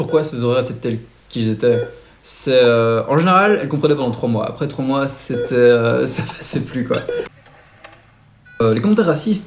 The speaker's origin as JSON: {"language": "French", "country": "Rwanda", "said": "il me demande d'où je viens et là je lui dis je viens du Rwanda."}